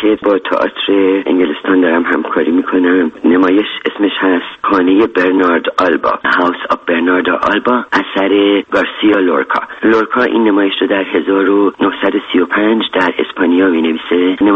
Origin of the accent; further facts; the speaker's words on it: Iran; با من که یک ایرانی هستم و لهجه دارم